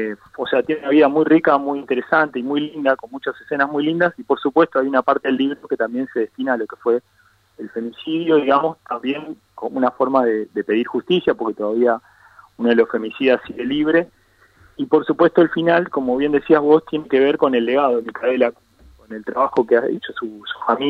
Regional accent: Entre Ríos, Argentina; also born or lived in Ramos Mejía / Paraná / Concepción del Uruguay; Yo en realidad nací en Ramos Mejía, pero bueno, viví en Entre Ríos más de 20 años, así que yo soy entrerriano, viví en Paraná, en Concepción del Uruguay también.

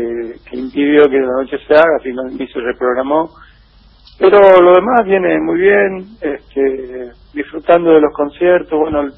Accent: Frías, Santiago del Estero, Argentina; born there; yo nací en Frías, pero bueno, toda mi raíz es catamarqueña por donde se la mire.

